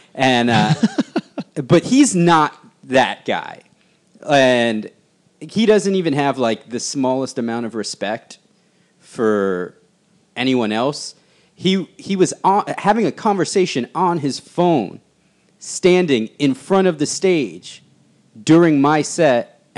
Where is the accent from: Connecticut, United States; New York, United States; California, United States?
New York, United States; Bronx; I'm from the Bronx.